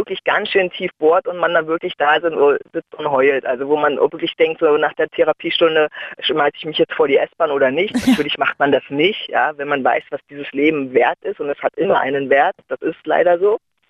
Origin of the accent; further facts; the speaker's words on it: Germany; Ich wusste auch, aufgewachsen in der DDR, ist ja so, wo sollst du da zaubern lernen?